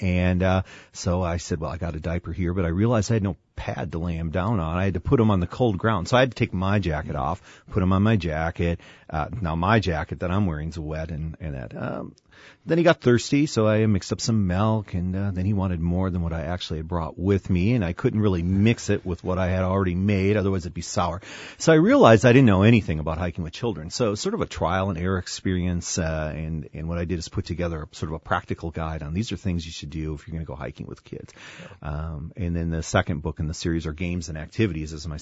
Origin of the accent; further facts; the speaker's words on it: Wisconsin, United States; to stay away from Wisconsin because I didn't want people thinking that this was a book about where I grew up in Wisconsin.